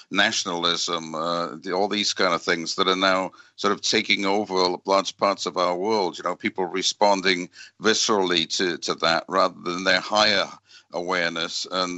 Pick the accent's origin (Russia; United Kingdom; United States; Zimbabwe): United Kingdom; We see it in Britain, you know, my home country